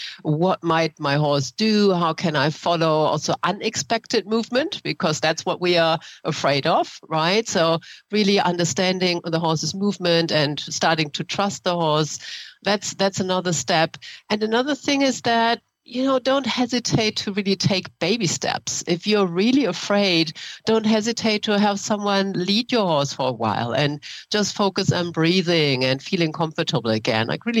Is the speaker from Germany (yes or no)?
yes; Germany; now in San Francisco, United States; No, I grew up in Germany.